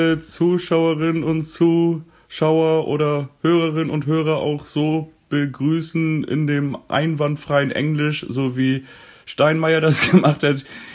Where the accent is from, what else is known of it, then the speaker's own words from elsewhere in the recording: Kiel, Schleswig-Holstein, Germany; Ja, ich bin ja in Kiel aufgewachsen und sozialisiert